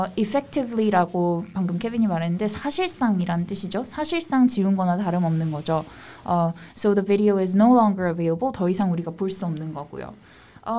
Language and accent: English; Gwangju, South Korea; English is a second language; I took precautions and went down home to my hometown, which is not in Seoul. I traveled down to Gwangju and our family went to have a meal.